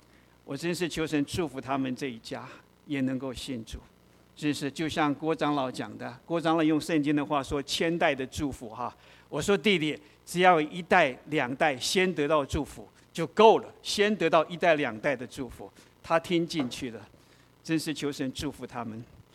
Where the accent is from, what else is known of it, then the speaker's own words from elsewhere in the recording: Hualien, Hualien County, Taiwan; 我就打电话给两个在花莲我的家乡的基督徒朋友